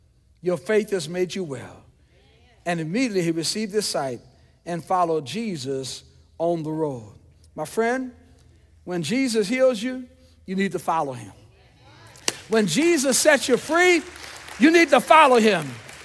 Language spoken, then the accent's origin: English; New Orleans, Louisiana, United States; the Baptist church I grew up in New Orleans, Louisiana, every Sunday when the pastor gave the invitation, the choir sung this song.